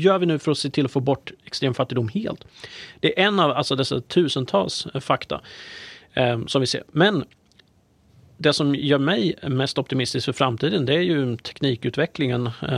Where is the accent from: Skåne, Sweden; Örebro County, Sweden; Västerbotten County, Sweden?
Örebro County, Sweden; Jag är ju närking i grunden, så jag har liksom verkligen inte det i mitt DNA att vara positiv.